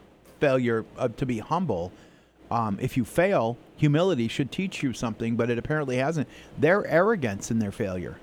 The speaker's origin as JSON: {"language": "English", "region": "Florida", "country": "United States", "tie": "born or raised there", "said": "I grew up near Cape Kennedy, Cape Canaveral, whatever they call it now."}